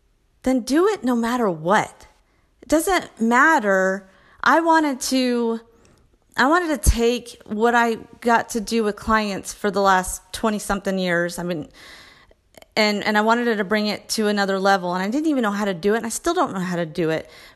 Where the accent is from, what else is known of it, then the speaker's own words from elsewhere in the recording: Texas, United States; Like, I'm a mom from Texas, and I'm talking to you on a podcast